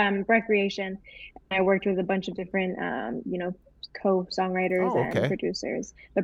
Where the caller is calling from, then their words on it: Langley, British Columbia, Canada; I'm in Langley currently, Langley, British Columbia.